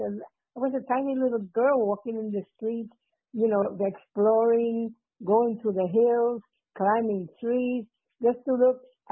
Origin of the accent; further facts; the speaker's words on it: Ponce, Puerto Rico; born there; I was born in December 31st, 1936, in Puerto Rico, in the city of Ponce, the island of Puerto Rico.